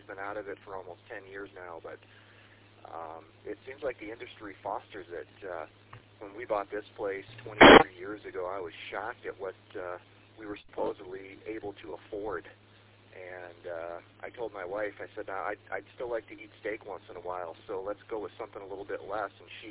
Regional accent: Grand Rapids, Michigan, United States; Yeah, I remember those, you know, growing up in the Grand Rapids area, and there were just so many, you know, 50K houses for sale, even back in the 90s.

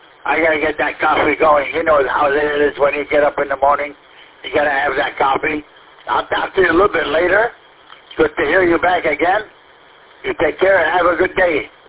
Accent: Rochester Hills, Michigan, United States; I'm from Rochester Hills, Michigan.

